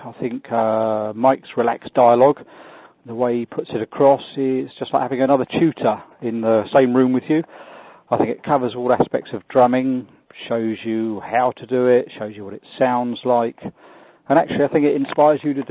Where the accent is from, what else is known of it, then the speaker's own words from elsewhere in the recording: Southampton, South East England, United Kingdom; from Madison Heights. I'm from Southampton in UK.